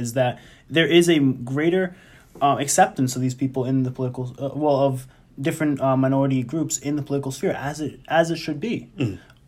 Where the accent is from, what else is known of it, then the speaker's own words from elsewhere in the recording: Massachusetts, United States; back home in my home state of Massachusetts